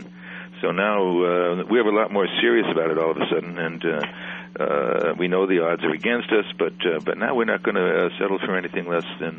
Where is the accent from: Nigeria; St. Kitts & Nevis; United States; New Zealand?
United States; Worcester, Massachusetts; Bruce is from Worcester. I'm from Worcester. Jack McInnes is from Worcester.